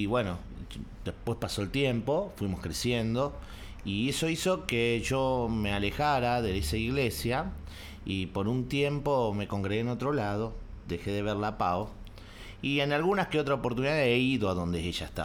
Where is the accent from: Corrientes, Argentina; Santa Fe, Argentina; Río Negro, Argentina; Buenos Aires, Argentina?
Buenos Aires, Argentina; yo vengo, soy argentino, vengo de un barrio que se llama Villa Lugano